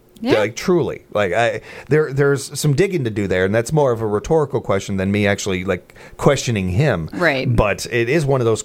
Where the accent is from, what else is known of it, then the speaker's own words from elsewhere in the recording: Chicago, Illinois, United States; I know as a Chicagoan what she has done for Chicagoans and for inner city people.